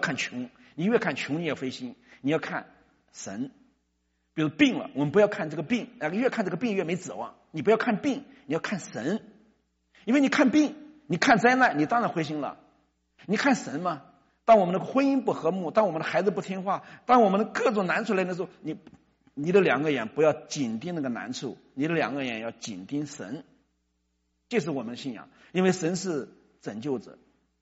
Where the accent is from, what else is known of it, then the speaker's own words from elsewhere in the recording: China; 我们中国人很多人拜关公嘛